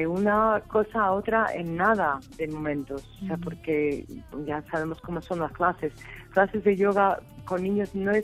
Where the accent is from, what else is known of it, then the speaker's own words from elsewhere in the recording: United States; Spanish is a second language; en ese momento estaba viviendo en Estados Unidos, que soy norteamericana.